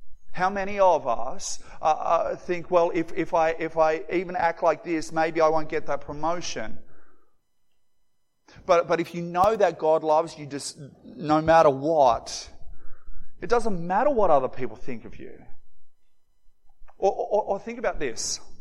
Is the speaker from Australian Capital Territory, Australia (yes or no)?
no; Moree, New South Wales, Australia; When I was a kid, I grew up in Moree, northwest New South Wales.